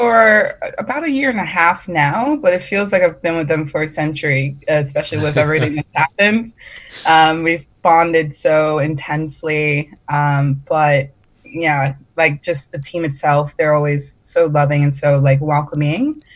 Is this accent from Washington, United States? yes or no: no; New York, United States; now in Australia; Originally, but I've lived here long enough that I say things like reckon and pardon.